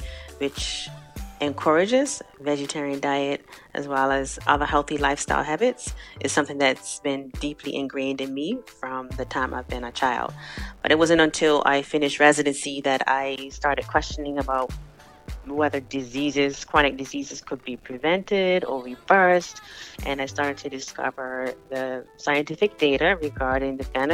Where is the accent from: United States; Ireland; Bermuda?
Bermuda; I'm originally from Bermuda, and as part of our culture or the way that our family lived was predominantly vegetarian.